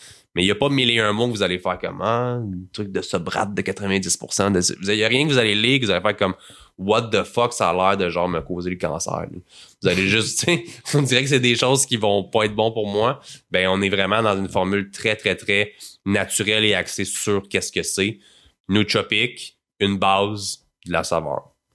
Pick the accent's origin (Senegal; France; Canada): Canada; Quebec; Je suis fier de dire qu'on est... Canadien, qu'on est Québécois.